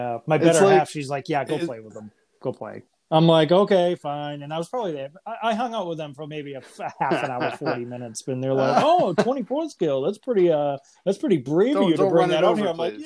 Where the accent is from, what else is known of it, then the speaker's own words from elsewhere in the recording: Salem, Massachusetts, United States; Well, I'm actually from Salem, but I live in the next town over.